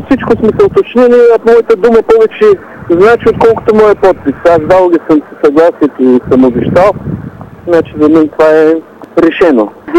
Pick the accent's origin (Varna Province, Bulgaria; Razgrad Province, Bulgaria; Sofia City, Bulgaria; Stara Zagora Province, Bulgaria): Stara Zagora Province, Bulgaria; Stara Zagora; Както знаете, аз съм от Стара Загора родом.